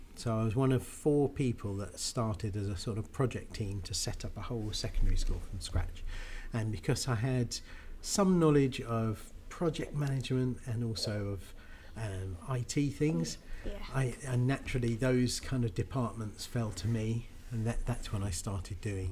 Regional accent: Dover, South East England, United Kingdom; I've come from Dover in Kent, which is right on the coast. It's the nearest place in England to France, and I grew up in a little village just outside of there. And then I went to school in Dover. And then when I finished my A-levels, I moved up to London when I was 17.

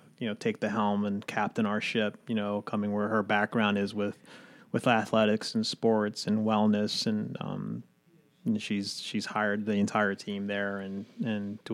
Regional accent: Newark, Delaware, United States; also born or lived in Philadelphia, Pennsylvania; I'm originally from Philadelphia. Native of Philadelphia, but grew up most of my life in Newark, Delaware.

